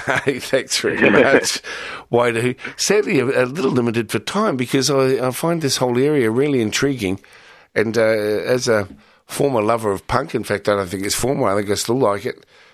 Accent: Te Awamutu, Waikato, New Zealand; also born or lived in Pirongia; This is what growing up in Te Awamutu and Pirongia results in.

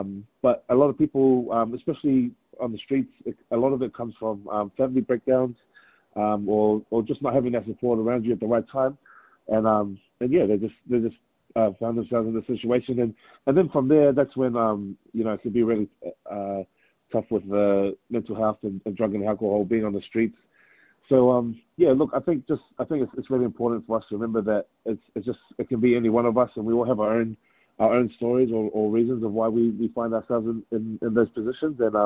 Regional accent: Auckland, New Zealand; Well, I'm actually up from Rewa, or like from South Auckland

